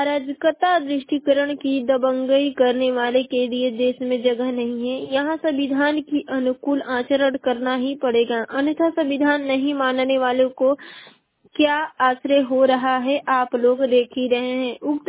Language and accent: Hindi; Ballia, Uttar Pradesh, India; में बलिया जिले की निवासी हूँ।